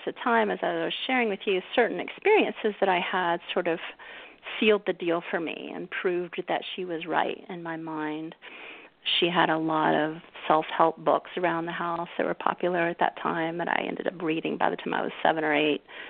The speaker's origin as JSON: {"language": "English", "region": "the South", "country": "United States", "tie": "born or raised there", "said": "I grew up in the South, and it was the 70s"}